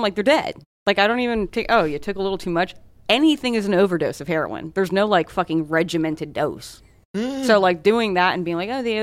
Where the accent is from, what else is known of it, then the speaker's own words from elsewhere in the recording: Massachusetts, United States; Massachusetts, baby OG.